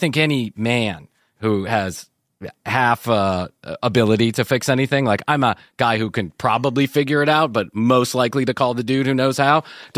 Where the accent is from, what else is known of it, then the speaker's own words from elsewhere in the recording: Chicago, Illinois, United States; born there; oh, it's just a thing that we Northerners say, because I was born in Chicago.